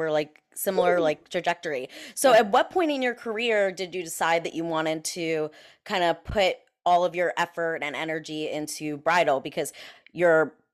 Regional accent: New York, United States; because like I'm Italian, like I'm from New York, like tough love

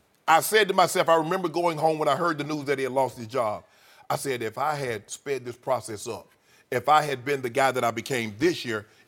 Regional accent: Chicago, Illinois, United States; born there; I was born in Chicago.

